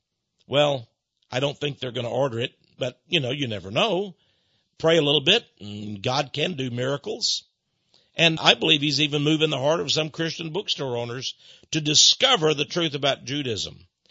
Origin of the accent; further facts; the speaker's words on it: Texas, United States; I love America, but I'm a Texan too.